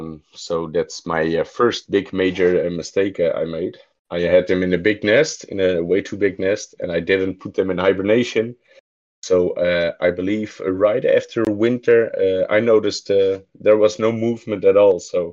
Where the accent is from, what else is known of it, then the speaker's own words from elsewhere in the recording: Netherlands; I'm from the Netherlands, 34 year old, dad of three